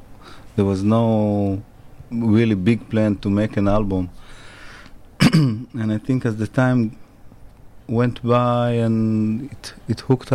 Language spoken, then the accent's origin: English; Israel; I'm from Israel. I'm based in Israel also, in Tel Aviv. My family are from Morocco.